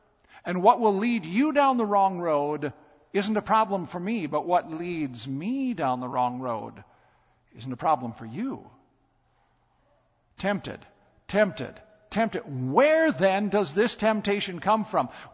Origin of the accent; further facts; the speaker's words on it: Faulkton, South Dakota, United States; My hometown is Faulkton, and on the south side of Faulkton, over on the eastern, northeastern corner of South Dakota, there is the Pink Castle.